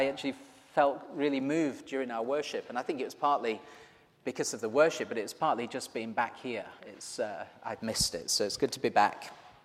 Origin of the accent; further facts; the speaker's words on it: Yorkshire and the Humber, United Kingdom; I'm from Yorkshire, so.